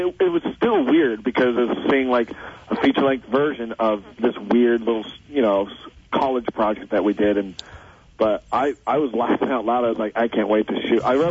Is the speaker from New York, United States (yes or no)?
no; Oregon, United States; I grew up in Oregon